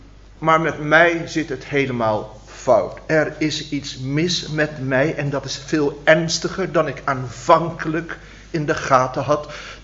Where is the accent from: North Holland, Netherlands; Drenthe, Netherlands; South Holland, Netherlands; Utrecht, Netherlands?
Drenthe, Netherlands; Kan ik het helpen? Ik kom uit Drenthe.